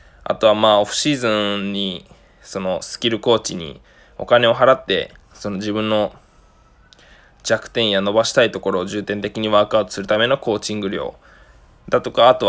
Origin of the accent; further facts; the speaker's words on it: Yokosuka, Kanagawa, Japan; also born or lived in United States; アメリカ生まれで神奈川県の横須賀市育ちです。年齢は26歳、